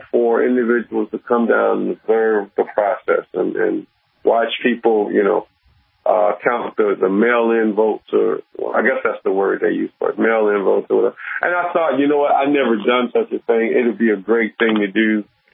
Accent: Detroit, Michigan, United States; I'm from Detroit, Michigan.

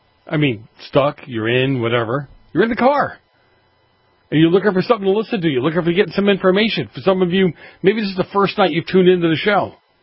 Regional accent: Boston, Massachusetts, United States; You know, years ago when I was growing up in Boston, one of the things I remember about the mafia were kids and old people were off limits

